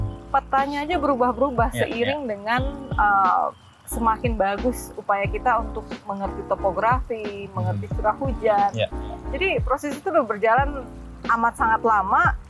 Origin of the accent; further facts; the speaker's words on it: Aceh, Indonesia; Kampung halaman, karena aku orang Aceh.